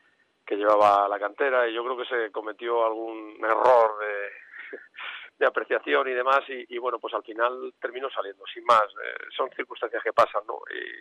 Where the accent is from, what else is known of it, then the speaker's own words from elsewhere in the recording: Parla, Community of Madrid, Spain; now in Pinto, Spain; hace 2 años me mudé de Parla a Pinto, pero es la ciudad de mi corazón porque he vivido toda la vida allí